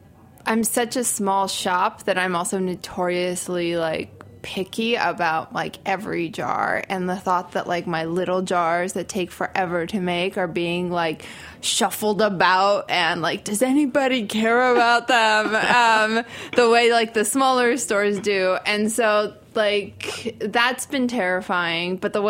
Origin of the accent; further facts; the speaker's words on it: California, United States; I'm from California. Yeah, we immigrated here in the 80s and we went to an enclave in Southern California where there's a lot of Zoroastrians, which is my community, and just grew up there